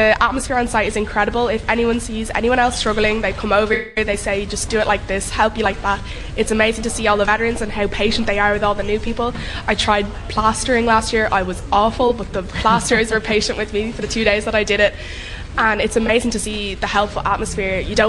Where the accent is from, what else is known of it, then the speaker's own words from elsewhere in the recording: Dublin, Leinster, Ireland; I'm 18, I'm from Dublin, and I'm at university at the minute